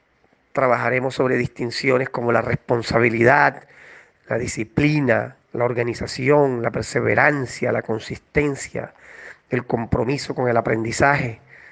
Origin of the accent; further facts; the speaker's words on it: Cartagena, Bolívar, Colombia; now in Guayaquil, Ecuador; Soy de Cartagena, Colombia. Tengo 6 años de estar viviendo en Ecuador. Mi base ahora mismo es Guayaquil